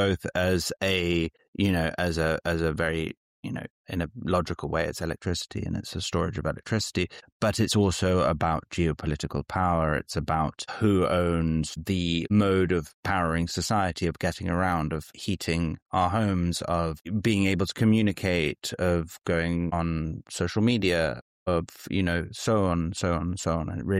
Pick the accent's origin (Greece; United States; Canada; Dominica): Greece; And my family is from Greece. I'm from Greece.